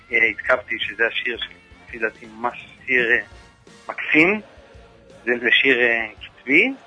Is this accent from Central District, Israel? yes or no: no; Ashdod, Southern District, Israel